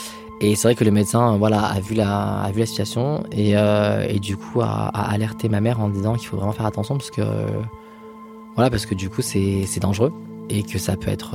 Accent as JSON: {"language": "French", "town": "Villeurbanne", "region": "Auvergne-Rhône-Alpes", "country": "France", "tie": "born or raised there", "said": "Je suis né à Lyon, j'ai grandi à Villeurbanne. Mes parents, du coup, sont d'origine algérienne. Voilà, ils sont venus après l'ouverture des portes de l'immigration."}